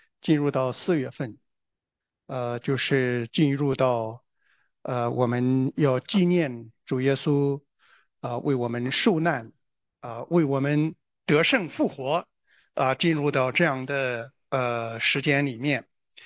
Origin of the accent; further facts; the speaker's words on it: China; 我们中国人有几千年的文明史，可是为什么几千年以后，我们中国人落到了一种一穷二白的状态里头？